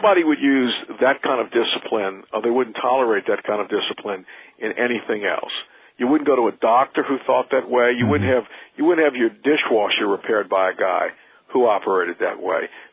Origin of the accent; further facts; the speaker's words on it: New Orleans, Louisiana, United States; I grew up in New Orleans, and so it's not new to me.